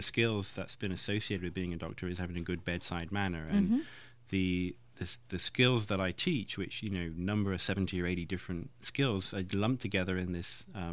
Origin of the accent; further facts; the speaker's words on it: England, United Kingdom; accent: Cambridge; now in United States; I'm from England, all over England, but I was trained in Cambridge, so that's where the accent's from.